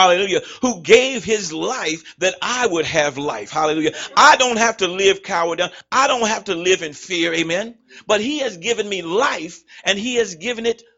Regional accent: Virginia, United States; I'm from Virginia. But God sent me to New Jersey because he said there is a need there.

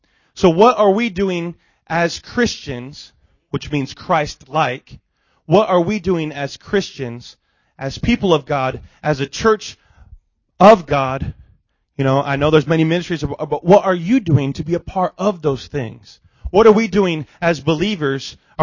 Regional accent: Iowa, United States; we're originally from Iowa, and family and friends and churches that support us from Iowa.

